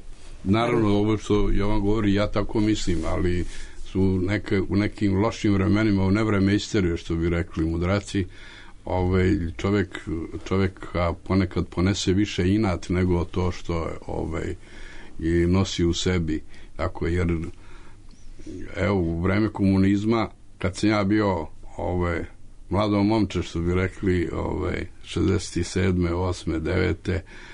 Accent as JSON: {"language": "Serbian", "town": "Drvar", "region": "Federation of Bosnia and Herzegovina", "country": "Bosnia & Herzegovina", "tie": "born or raised there", "also_born_or_lived": "Zmijanje", "said": "inače sam rastao u Drvaru koji je bio komunistička čaršija i tu nije bilo priče ni o Božiću ni o pravoslavnoj novoj godini, ali tu u mom zavičaju tamo gdje sam ja rođen"}